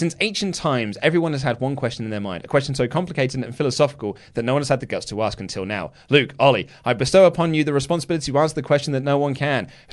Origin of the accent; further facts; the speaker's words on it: Glasgow, Scotland, United Kingdom; As I'm from Glasgow, I had the opportunity